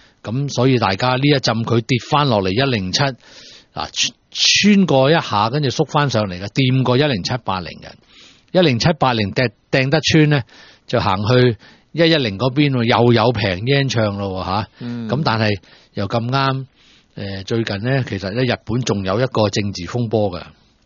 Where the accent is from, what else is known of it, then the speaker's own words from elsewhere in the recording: Hong Kong; 雖然我哋港人大部分都有打針啊，讀小學嗰陣時候打過曬噶啦